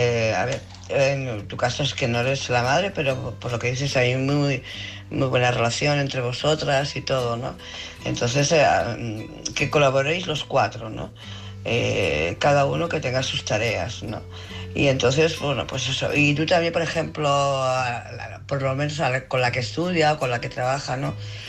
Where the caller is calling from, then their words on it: Barcelona, Catalonia, Spain; de Barcelona.